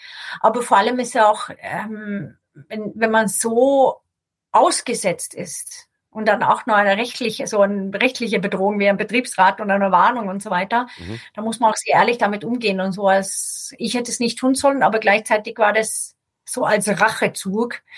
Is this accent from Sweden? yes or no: yes; Sweden; German is a second language; Aber ich bin ja schwedisch verdrahtet im Gehirn, also wirklich nur rein grammatikalisch.